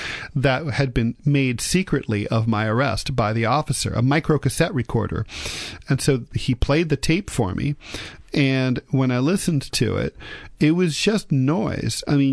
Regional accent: New York, United States; I'm a New Yorker.

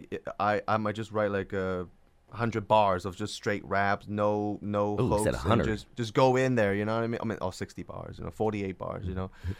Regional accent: Hong Kong; English is a second language; now in United States; Well, like, I'm from Hong Kong originally.

